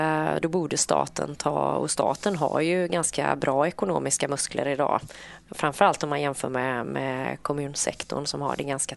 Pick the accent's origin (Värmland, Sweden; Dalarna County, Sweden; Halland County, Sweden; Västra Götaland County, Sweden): Västra Götaland County, Sweden; Partille; Jag spelade faktiskt piano när jag var liten här i Partille.